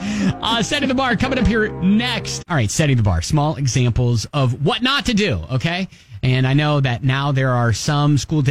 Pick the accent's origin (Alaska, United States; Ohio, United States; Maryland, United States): Ohio, United States; And this out of my home state of Ohio